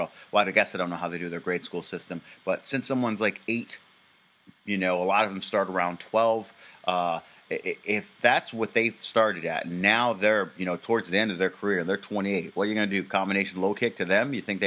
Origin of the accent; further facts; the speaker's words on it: Minnesota, United States; Originally, I'm from Minnesota. When I was in Minnesota, the state over Wisconsin, we have rivals.